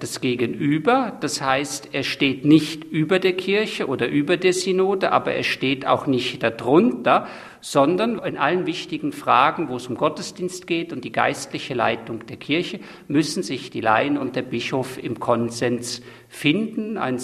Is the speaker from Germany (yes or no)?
yes; Rhineland, Germany; born there; Ich bin in Deutschland, im Rheinland, geboren